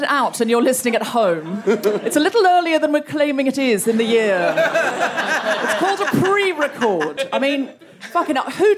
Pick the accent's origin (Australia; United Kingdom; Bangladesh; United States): Australia; I'm diverse because I am an Australian-British person with two passports